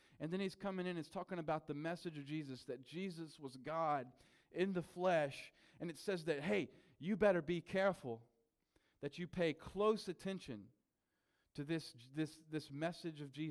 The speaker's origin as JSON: {"language": "English", "region": "South Carolina", "country": "United States", "said": "But we are from South Carolina. We lived 3 decades in South Carolina. All our family, all our friends are there."}